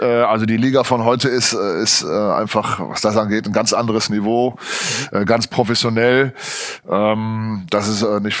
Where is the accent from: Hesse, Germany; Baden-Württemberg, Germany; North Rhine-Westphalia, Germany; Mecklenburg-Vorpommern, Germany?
North Rhine-Westphalia, Germany; Aachen; in Deutschland war ich zunächst einmal in Aachen, das ist meine Heimatstadt, BTB Aachen ist mein Heimatverein.